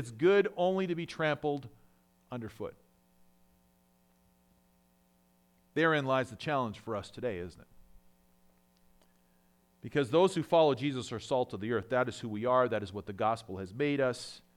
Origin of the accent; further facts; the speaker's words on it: Canada; I grew up in Canada, as most of you know, and I loved watching the northern lights up in Canada.